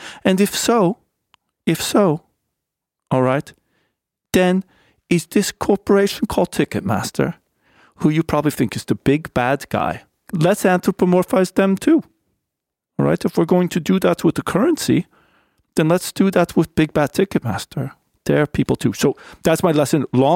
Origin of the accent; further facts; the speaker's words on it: Fresno, California, United States; I was born in Fresno, and I had quite an idyllic childhood in Fresno